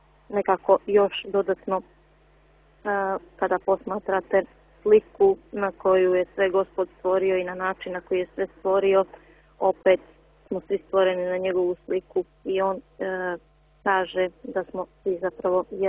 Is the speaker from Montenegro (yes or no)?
yes; Podgorica, Montenegro; odrasla sam i živim u Podgorici